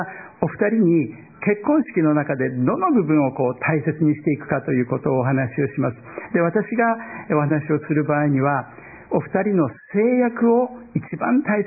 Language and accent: Japanese; northern Japan, Japan; born there; 私は、日本の北で、生まれました。